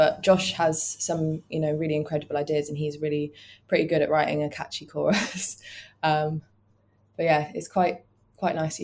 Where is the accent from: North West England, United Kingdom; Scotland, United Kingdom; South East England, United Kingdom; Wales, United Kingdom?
South East England, United Kingdom; Aylesbury; I'm not from Aylesbury anymore. They proudly have